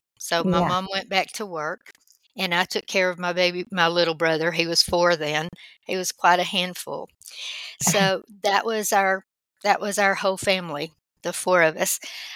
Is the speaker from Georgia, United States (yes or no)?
yes; Georgia, United States; I was raised in Georgia, but kind of all over North Georgia. My dad was on the Georgia State Patrol, and my mom was a nurse. So we lived, I guess my favorite place to live was Blue Ridge.